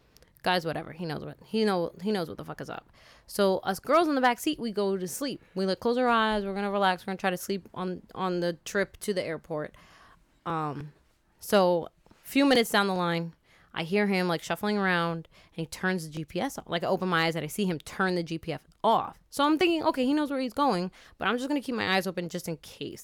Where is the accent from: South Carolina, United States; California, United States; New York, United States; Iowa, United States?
New York, United States; Hey, where are you from? I say, New York.